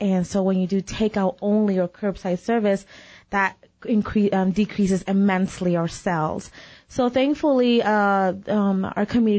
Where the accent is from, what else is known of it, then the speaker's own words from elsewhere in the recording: Chino Valley, Arizona, United States; We lived in Chino Valley I was born and raised in Chino Valley.